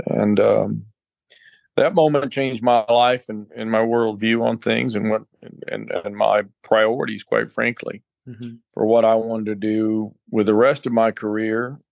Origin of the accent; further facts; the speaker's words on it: San Antonio, Texas, United States; Well, you know, born and raised in San Antonio, Texas. And, you know, my whole life, I'm the son of immigrants. My parents are from northern Mexico.